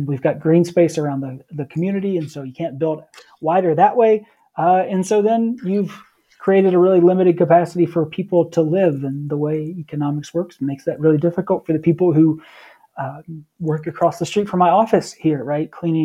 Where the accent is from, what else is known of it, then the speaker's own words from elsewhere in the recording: North Carolina, United States; Matt, I grew up in North Carolina, which among many things is, likes to call itself, one of the official state nicknames is the Good Roads State